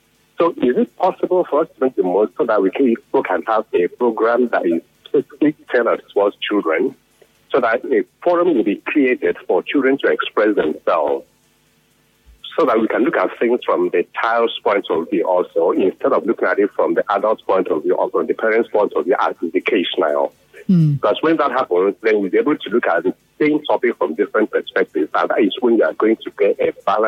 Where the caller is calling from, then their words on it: Port Harcourt, Rivers, Nigeria; I'm calling from Port Harcourt.